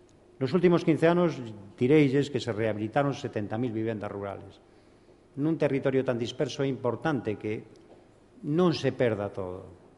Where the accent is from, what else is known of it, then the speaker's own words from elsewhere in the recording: Lugo, Galicia, Spain; eu son de Lugo, e teño unha implicación especial